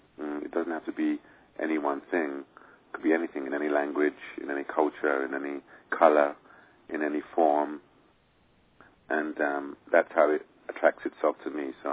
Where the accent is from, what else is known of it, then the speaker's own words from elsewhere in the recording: London, United Kingdom; born there; I mean, I was born in London and my family are from the Caribbean, so I don't have any kind of direct link with that.